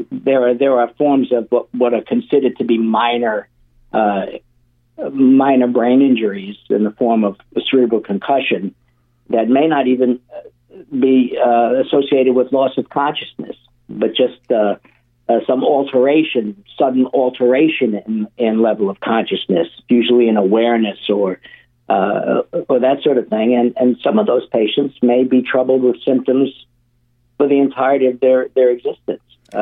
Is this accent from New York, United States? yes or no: yes; Queens, New York, United States; also born or lived in Uniondale; I was born in New York City, and then I spent the first 10 years of my life in Maspeth, Queens. And then we moved to Uniondale, and I was there until I went away to medical school.